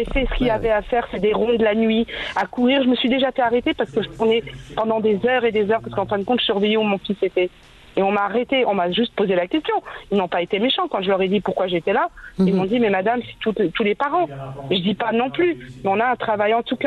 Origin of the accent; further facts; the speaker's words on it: France; moi je suis française, d'origine maghrébine, et je l'assume.